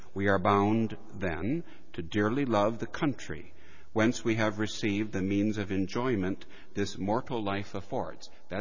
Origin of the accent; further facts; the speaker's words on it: United States; I must say that comment surprised me, and it took me as an American, I suppose, a little bit aback.